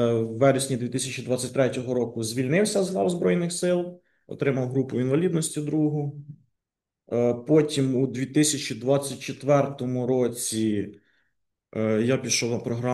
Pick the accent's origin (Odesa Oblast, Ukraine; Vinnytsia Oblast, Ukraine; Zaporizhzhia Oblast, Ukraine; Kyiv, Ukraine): Vinnytsia Oblast, Ukraine; Kalynivka; born there; Я народився в місті Калинівка на Вінниччині.